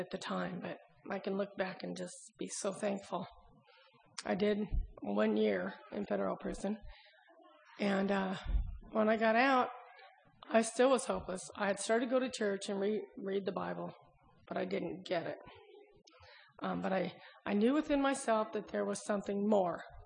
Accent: West Coast, United States; I grew up on the West Coast.

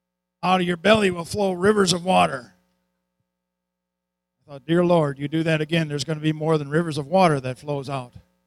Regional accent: Wisconsin, United States; But born and raised in Wisconsin. Okay? Went to school in Missouri at Evangel. Worked in television in South Dakota for 24 years

